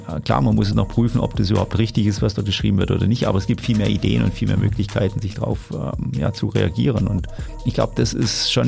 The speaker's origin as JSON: {"language": "German", "town": "Stuttgart", "region": "Baden-Württemberg", "country": "Germany", "said": "Also ich komme aus dem Stuttgarter Bereich, er kam aus dem Nürnberger Bereich und wir haben uns regelmäßig Schlachten auf dem Spielfeld geliefert."}